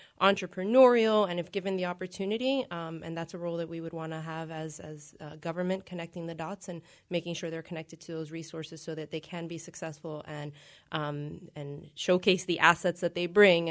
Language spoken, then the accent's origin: English; Miami, Florida, United States; now in Pittsburgh, United States; Yeah, and I'm actually originally from Miami, Florida, and I strongly share the sentiment that Pittsburgh has some of the nicest people I've ever met.